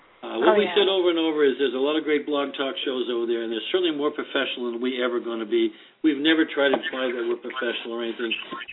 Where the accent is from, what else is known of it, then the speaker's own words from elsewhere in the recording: Boston, Massachusetts, United States; I'm from South Boston originally, the all-Irish neighborhood, Irish Catholic lad.